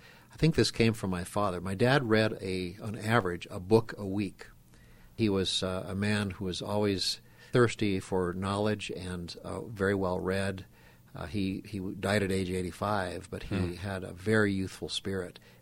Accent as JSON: {"language": "English", "town": "Butte", "region": "Montana", "country": "United States", "tie": "born or raised there", "also_born_or_lived": "Anaconda", "said": "I am Anaconda born and raised in Butte. I'm one of five children."}